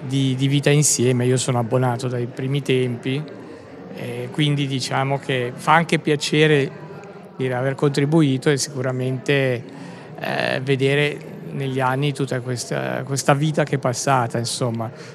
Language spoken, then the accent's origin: Italian; Como, Lombardy, Italy; No, sono di Como.